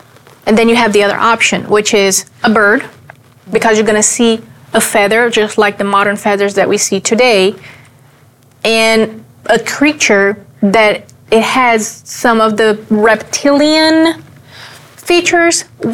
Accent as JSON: {"language": "English", "country": "Brazil", "said": "For example, I'm from Brazil."}